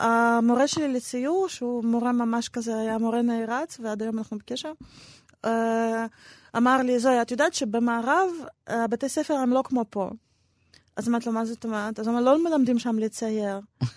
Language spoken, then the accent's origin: Hebrew; Kyiv, Ukraine; now in Israel; למדתי בית ספר דומה בקייב, שזה גם היה בית ספר עיוני עם מגמה לאומנויות